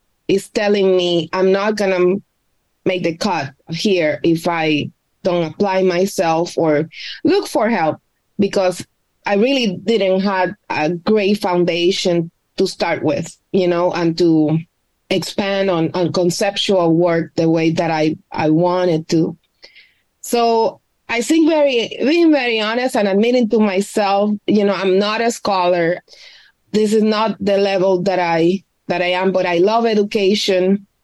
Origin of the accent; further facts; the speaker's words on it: Puerto Rico; I come from Puerto Rico. I did all my education at a Catholic elementary and high school. And then I went to, or I attended Escuela de Artes Plásticas de Puerto Rico.